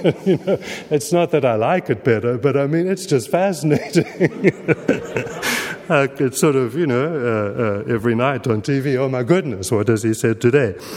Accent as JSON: {"language": "English", "country": "South Africa", "tie": "born or raised there", "said": "Some of you will know that I grew up in South Africa."}